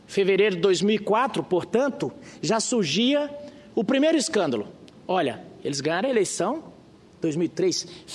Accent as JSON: {"language": "Portuguese", "town": "Caicó", "region": "Rio Grande do Norte", "country": "Brazil", "tie": "born or raised there", "said": "eu venho de um lugar, venho de Caicó, uma região muito seca, que nós tivemos a infelicidade de nascer numa época que tinha uma seca muito grande e a mortalidade infantil terrível"}